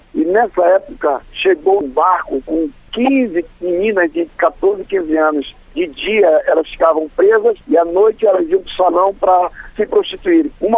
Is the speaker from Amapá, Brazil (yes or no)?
yes; Macapá, Amapá, Brazil; Eu nasci em Macapá, de uma família muito pobre.